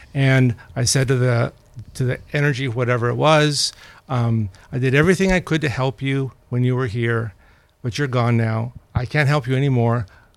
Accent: Los Angeles, California, United States; Los Angeles.

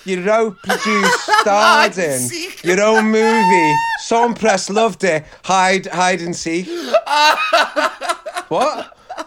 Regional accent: St Annes, North West England, United Kingdom; I was filming in pretty much my hometown. My mum and dad were on my local pier, St. Anne's Pier.

